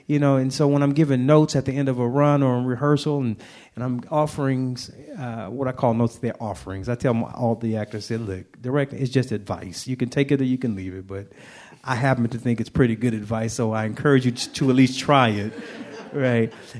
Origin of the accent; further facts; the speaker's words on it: Houston, Texas, United States; he resides in Houston, Texas, my hometown. And, growing up, he's one of the statesmen of Houston, Texas.